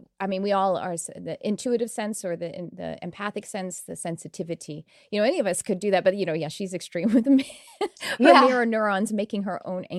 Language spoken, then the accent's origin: English; United States; I'm okay with being odd as an American.